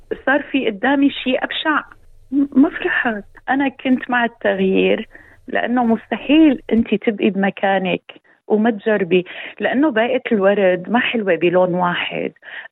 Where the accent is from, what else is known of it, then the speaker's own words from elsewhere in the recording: Aleppo, Aleppo Governorate, Syria; now in Australia; نتمنى نحن كسوريين طلعنا للخارج، عشنا فيه